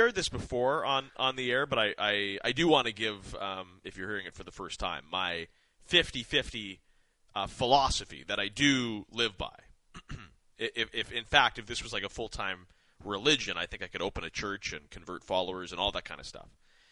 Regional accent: Saskatchewan, Canada; And I'm from Saskatchewan. Like, we love 50-50s.

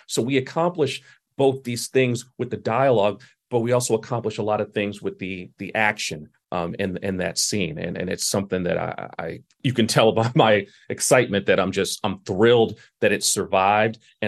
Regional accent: Brooklyn, New York, United States; what I used to call the Williamsburg Bank Building when I grew up in Brooklyn.

